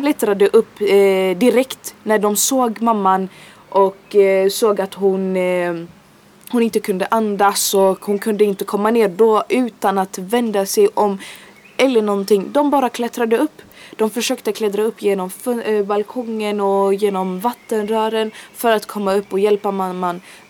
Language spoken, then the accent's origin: Swedish; Gothenburg, Västra Götaland County, Sweden; jag är född och uppvuxen här i Hammarkullen. Jag har bott här hela mitt liv som sagt. Jag har aldrig i mitt liv känt behovet av att behöva flytta